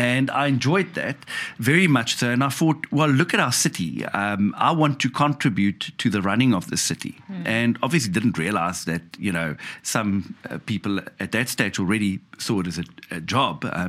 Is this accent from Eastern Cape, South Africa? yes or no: yes; Nelson Mandela Bay, Eastern Cape, South Africa; I was born and bred in Nelson Mandela Bay, and I went to school there, and I also studied at Nelson Mandela University. I became a counselor at the age 26